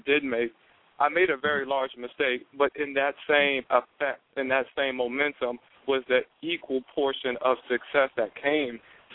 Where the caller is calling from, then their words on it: Washington, District of Columbia, United States; down here in D.C.